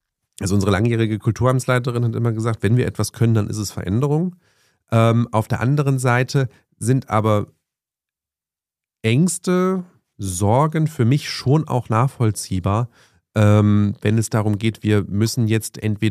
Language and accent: German; East Germany, Germany; Es war immer klar, wir sind die Zugezogenen. So. Es war immer klar, wir sind die Ostdeutschen.